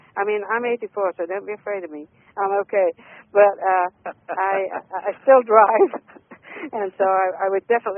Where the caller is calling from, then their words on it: California, United States; I'm calling from Northern California